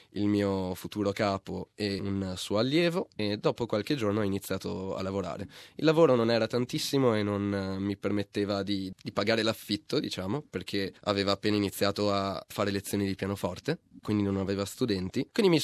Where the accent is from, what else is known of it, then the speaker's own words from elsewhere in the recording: Vicenza, Veneto, Italy; moved away as an adult; now in Australia; Io vengo da Vicenza, in Veneto. Me ne sono scappato appena ho preso la laurea in ingegneria meccatronica. Ho fatto l'università a Padova. Ho fatto contemporaneamente anche il conservatorio a Vicenza con pianoforte.